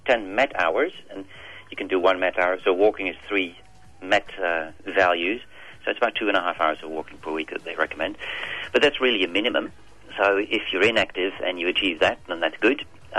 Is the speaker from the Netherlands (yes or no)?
yes; Netherlands; English is a second language; now in Australia; I come from the Netherlands, so I cycle to work.